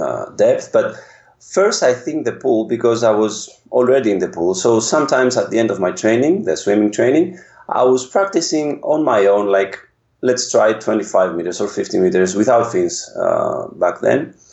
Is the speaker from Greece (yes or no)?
yes; Athens, Attica, Greece; born there; English is a second language; I was born in Greece in 1981, Athens.